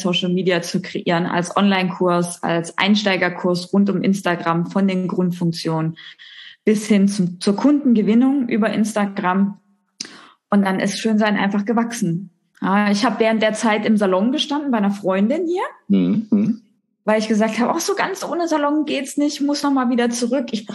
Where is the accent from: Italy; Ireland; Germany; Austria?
Germany; Thuringia; Ich bin gebürtig aus Thüringen. Das heißt, die Ost-Connection geht hier durch.